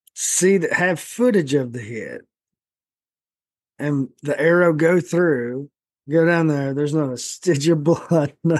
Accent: Appalachia, United States; I'm from Appalachia.

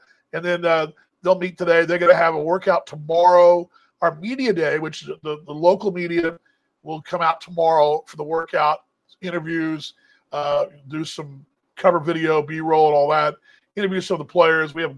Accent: Dallas, Texas, United States; That's not my hometown. My hometown is Dallas. Big difference, right? I mean, 4 hours different.

